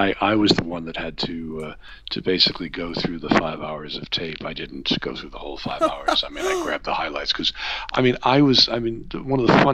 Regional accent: Massachusetts, United States; I mean, I grew up in the Commonwealth of Massachusetts, and, you know, my senators back then were Ted Kennedy, the liberal lion, and the first African-American moderate Republican senator, Ed Brooke.

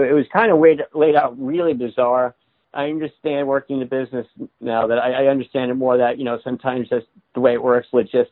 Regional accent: Long Island, New York, United States; I'm from Long Island.

